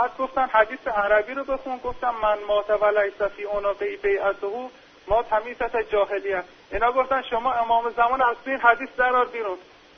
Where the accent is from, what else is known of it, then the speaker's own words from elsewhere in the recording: Iran; که گفتم از ایرانم